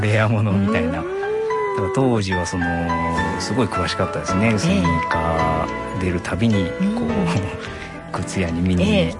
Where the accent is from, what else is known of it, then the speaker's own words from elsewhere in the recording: Okazaki, Aichi, Japan; そうですね、生まれも育ちも岡崎です。